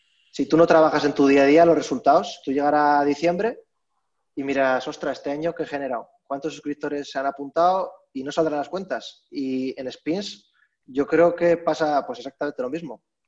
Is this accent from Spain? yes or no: yes; Aragon, Spain; now in Andorra; Yo soy de un pueblo de Teruel, claro, eso me pasa a mí